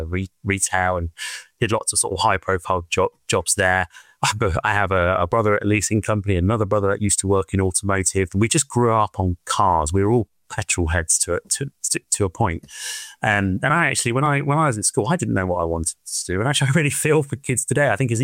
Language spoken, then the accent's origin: English; Swindon, South West England, United Kingdom; And then I, like everyone else, I grew up in Swindon.